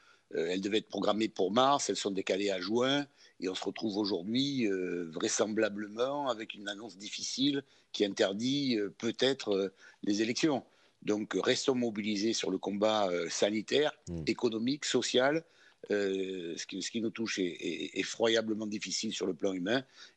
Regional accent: Marseille, Provence-Alpes-Côte d'Azur, France; Je suis un Marseillais, j'aime ma ville

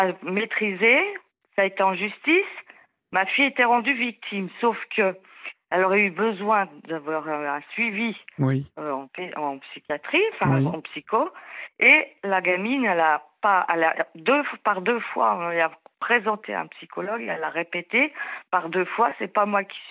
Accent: Normandy, France; also born or lived in Haute-Savoie; now in Loire-Atlantique, France; si je suis en Loire-Atlantique, je ne connaissais pas la Loire-Atlantique, c'est que je suis de native de Normandie.

